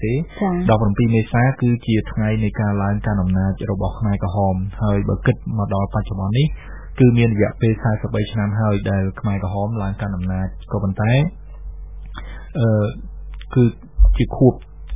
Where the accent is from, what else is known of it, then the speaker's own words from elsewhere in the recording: Tbong Khmum, Cambodia; ខ្ញុំបានធ្វើដំណើរទៅស្រុកកំណើតរបស់ខ្ញុំនៅក្នុងខេត្តត្បូងឃ្មុំ